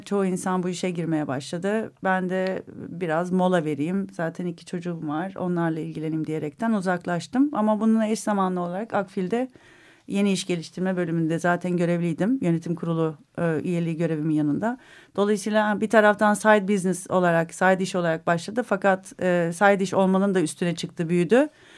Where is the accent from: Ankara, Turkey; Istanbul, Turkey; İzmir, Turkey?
Istanbul, Turkey; also born or lived in United States; 74 İstanbul doğumluyum. İlk orta ve liseyi İstanbul'da okuduktan sonra Amerika'da üniversite eğitimimi aldım. Brown Üniversitesi mezunuyum.